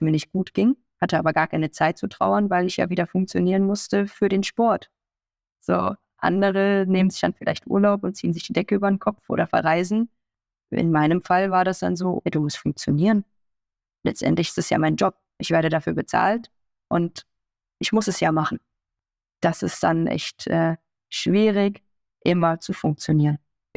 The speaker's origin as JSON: {"language": "German", "town": "Cologne", "region": "North Rhine-Westphalia", "country": "Germany", "said": "Aber als Kölnerin, das ist anders."}